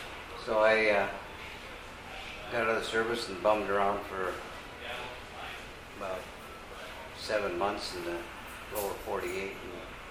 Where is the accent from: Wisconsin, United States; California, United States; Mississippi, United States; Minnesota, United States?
Minnesota, United States; I grew up in Minnesota, northern Minnesota.